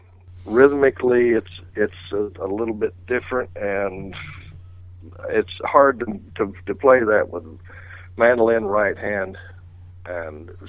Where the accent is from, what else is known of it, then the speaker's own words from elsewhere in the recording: Mississippi, United States; the guys that played fiddles down around where I grew up around in Mississippi played